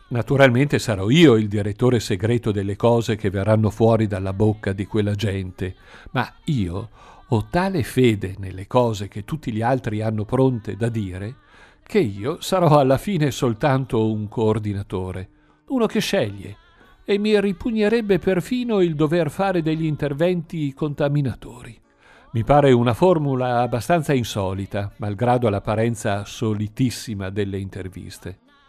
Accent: Luzzara, Emilia-Romagna, Italy; per me Luzzara è sì il mio paese natale

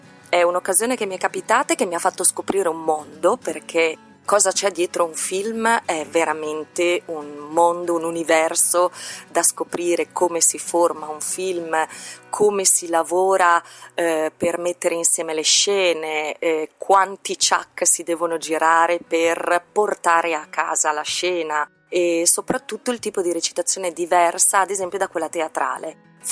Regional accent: Bologna, Emilia-Romagna, Italy; accent: Bolognese; Io come bolognese di nascita e di crescita nonostante avessi dovuto fare invece per la mia attività lavorativa principale, che è quella di speaker voiceover, un lungo lavoro di dizione per togliermi la cadenza bolognese

